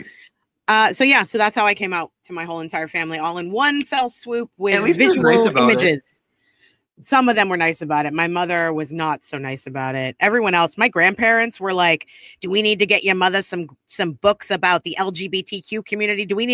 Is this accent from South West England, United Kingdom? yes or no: no; Scotland, United Kingdom; No, I'm Scottish. Yeah, mostly Scottish.